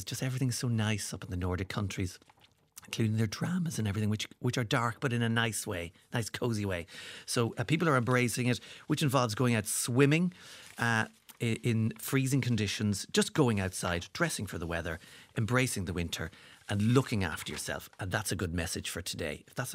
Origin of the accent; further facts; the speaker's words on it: Ireland; because we're Irish and we were still wearing jeans in wintertime for decades.